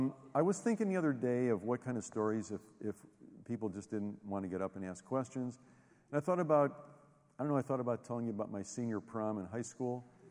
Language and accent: English; Los Angeles, California, United States; growing up in Los Angeles, I was positive that I was going to be a studio musician and work at Capitol Records 9 to 5